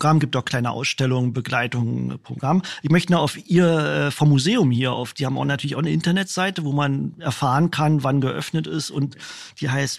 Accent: Berlin, Germany; ich bin ja aufgewachsen im Westen Berlins

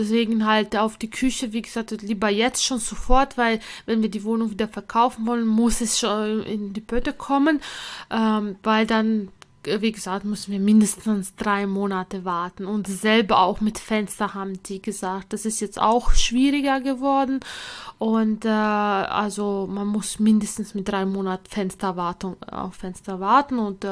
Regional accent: Latvia; German is a second language; now in Germany; Also ich komme ja ursprünglich aus Lettland

